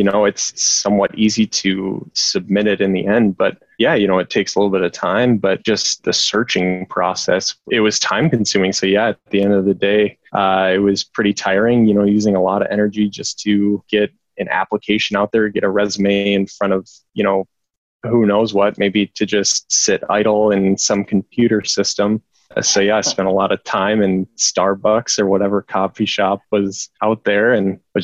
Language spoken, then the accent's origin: English; Minnesota, United States; So I'm originally from Minnesota, if you can't tell in my accent, but yeah, I graduated in 2016 from Gustavus down in St. Peter, Minnesota.